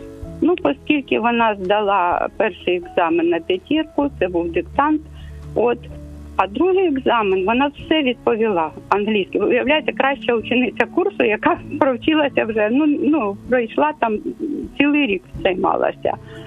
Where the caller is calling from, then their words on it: Kyiv, Ukraine; я з Києва дзвоню.